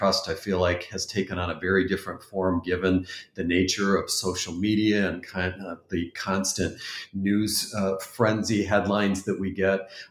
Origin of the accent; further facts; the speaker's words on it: Canada; if I just use the emotional cues that I'm used to from the Canadian home that I was brought up